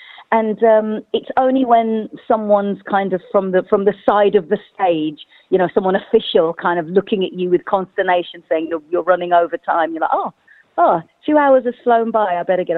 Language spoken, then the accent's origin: English; Wolverhampton, West Midlands, United Kingdom; moved away as an adult; now in London, United Kingdom; Yes, I was. Yeah, born and raised in Wolverhampton. And then left there when I went and did my degree and then came to London to pursue music.